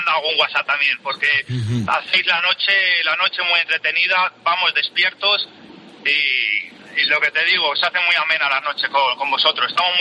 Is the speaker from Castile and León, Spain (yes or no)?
yes; Salamanca, Castile and León, Spain; Y soy de Salamanca.